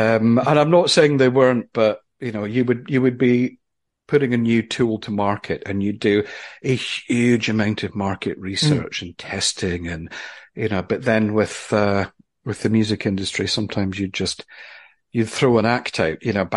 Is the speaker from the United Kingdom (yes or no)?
yes; Aberdeen, Scotland, United Kingdom; now in London, United Kingdom; I am currently in London. It's very wet this morning, but it's not too cold. But then I'm from Aberdeen in Scotland, the northeast of Scotland.